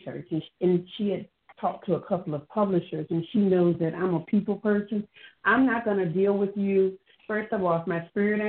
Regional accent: Virginia, United States; as you stated. I'm from Hampton Roads area.

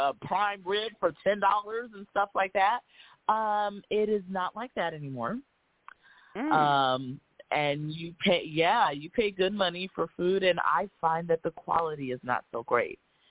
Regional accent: California, United States; I'm from Cali, but I don't find the food here all that great

